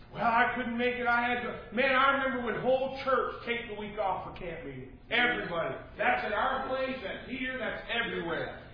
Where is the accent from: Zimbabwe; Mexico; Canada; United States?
Canada; And I'm Canadian, and I'm thinking, awesome.